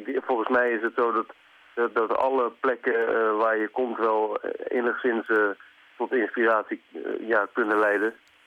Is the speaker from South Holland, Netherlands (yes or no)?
yes; Rotterdam, South Holland, Netherlands; Ik woon op het eiland IJsselmonde. Ik kom uit Rotterdam-Zuid en dat is een eiland.